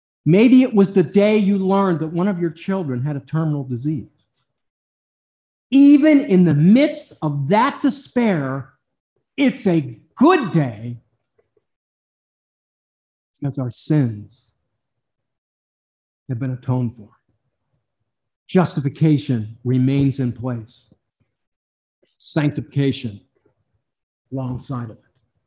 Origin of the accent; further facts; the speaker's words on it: Pittsburgh, Pennsylvania, United States; I grew up not in Michigan, but I grew up in Pennsylvania. And I was born and raised in the city of Pittsburgh.